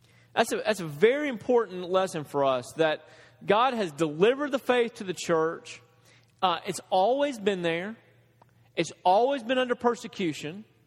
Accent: Dresden, Tennessee, United States; I grew up in Dresden, Tennessee, where we didn't have a lot of math. We did not offer any advanced math courses in our school.

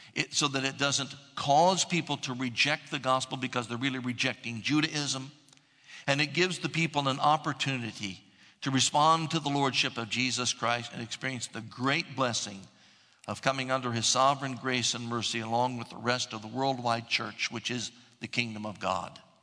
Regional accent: United States; Some of the things that I'm saying might be my American culture, my suburban white mi

